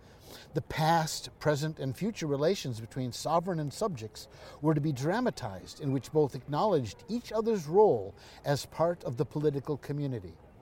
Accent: Chicago, Illinois, United States; moved away as an adult; now in Edinburgh, United Kingdom; No, I'm originally from Chicago, but I ended up in Edinburgh for work in the year 2001.

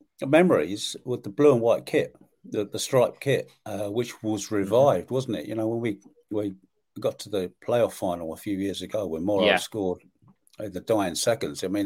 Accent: London, United Kingdom; I grew up in South London

